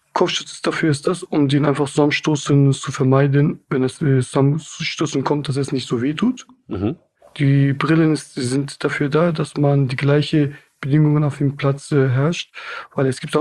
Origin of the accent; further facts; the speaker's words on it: Turkey; ich komme aus der Türkei, aber ich bin selber Kurde.